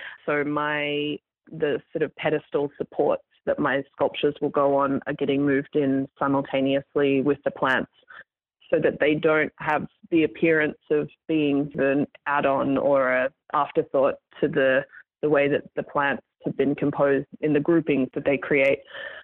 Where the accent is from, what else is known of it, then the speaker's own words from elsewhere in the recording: Australia; I think growing up in Australia, which has so much unique plant life